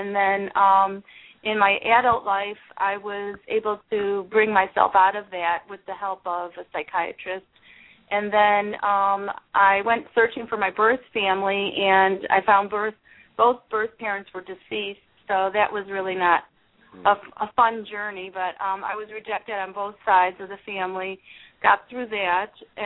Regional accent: Pittsburgh, Pennsylvania, United States; born there; I was born in Pittsburgh. I'm an adoptee, and my birth mother was Jewish, and my birth father was Irish.

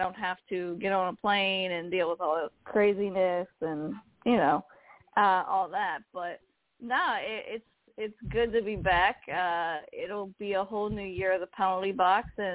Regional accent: Pennsylvania, United States; South Florida is sunny. And for those folks that are new to the show, I'm originally from Pennsylvania, so don't let where I live fool you.

